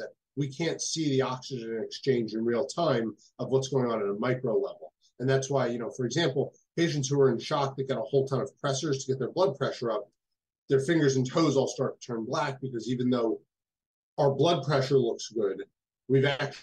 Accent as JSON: {"language": "English", "region": "New Jersey", "country": "United States", "tie": "born or raised there", "lives_now": "Boston, United States", "said": "So I'm from New Jersey over in, the States. I grew up there. I did my undergraduate at the University of Pittsburgh, a medical school at Rutgers, and then came up to Boston to do my ICU fellowships and cardiac fellowships."}